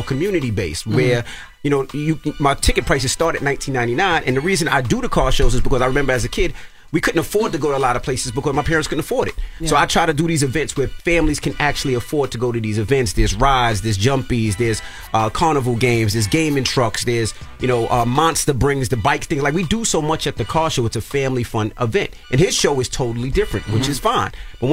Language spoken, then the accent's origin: English; New York, United States; We were just talking cars because I'm from New York and we love newer cars.